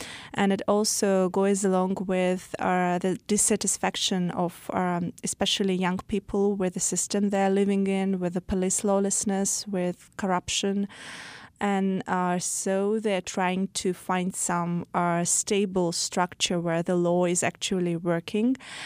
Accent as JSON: {"language": "English", "region": "Dagestan", "country": "Russia", "tie": "born or raised there", "first_language": "Avar", "second_language": "English", "said": "It's the major ethnicity in Dagestan. So my mother tongue is Avarian language. But I grew up in Russian culture and I started writing in Russian and I write in Russian language, but I use this peculiar pidgin Russian spoken in my native region"}